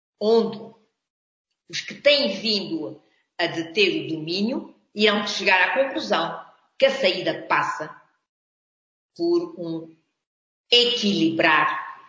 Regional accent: Cape Verde; Eu costumo dizer que eu sou cabo-verdiana, correto? Depois faço parte dos países africanos lusófonos, africana. Portanto, eu sou africana a três níveis. Eu sou africana porque sou cabo-verdiana

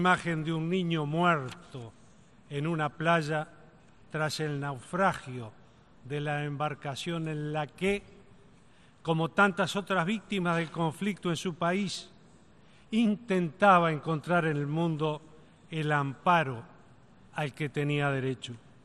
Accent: Uruguay; si bien vengo de Uruguay, no estoy aquí para hablar de los problemas de Uruguay

